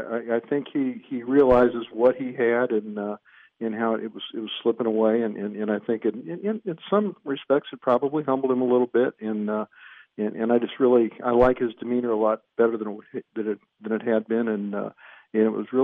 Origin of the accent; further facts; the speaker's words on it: St. Louis, Missouri, United States; I'm originally from St. Louis, and I graduated from high school 5 minutes from Belle Reve.